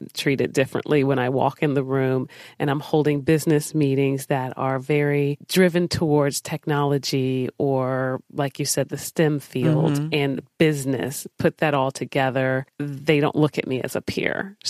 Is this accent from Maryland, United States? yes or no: yes; Maryland, United States; In Maryland.